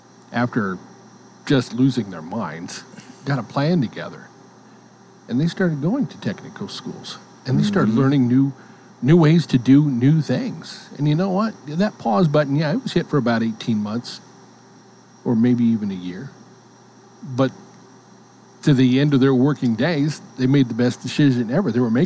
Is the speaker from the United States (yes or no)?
yes; Gary, Indiana, United States; I grew up in the Rust Belt up near Gary, Indiana.